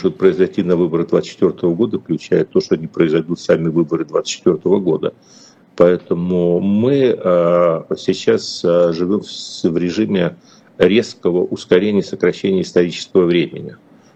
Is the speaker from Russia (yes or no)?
no; Ukraine; поскольку я родился и вырос в Украине